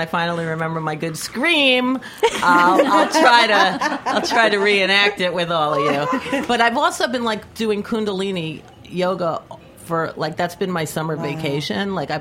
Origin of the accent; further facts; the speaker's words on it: Bronx, New York, United States; born there; I was born in the Bronx but never lived there, but I feel like I'm so Bronx is in my blood.